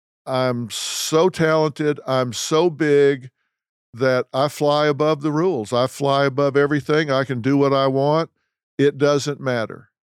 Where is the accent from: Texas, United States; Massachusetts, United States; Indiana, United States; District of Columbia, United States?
Texas, United States; I'm from Texas, and so, you know, back in the 80s, I always had people trying to sell me oil deals.